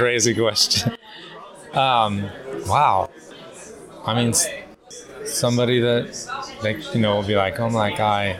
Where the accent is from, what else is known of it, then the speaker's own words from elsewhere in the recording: United States; because I'm from America and I'm the same way.